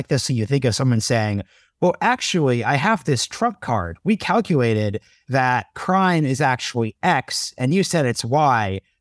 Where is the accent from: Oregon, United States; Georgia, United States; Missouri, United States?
Oregon, United States; Shadi, I have to fact check you. I am from Oregon.